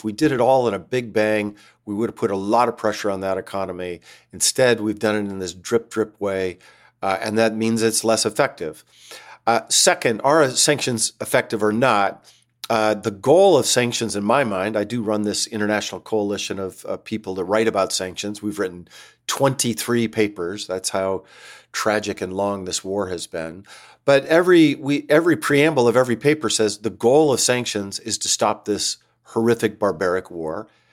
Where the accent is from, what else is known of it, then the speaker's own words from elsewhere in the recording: United States; But as an American, I'm also embarrassed by that.